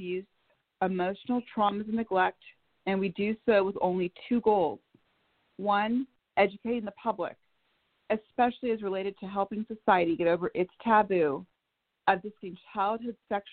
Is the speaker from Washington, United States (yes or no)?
yes; Bellevue, Washington, United States; I'm from Bellevue, Washington, and I'm here with my co-host, Pamela Lockridge from Louisiana.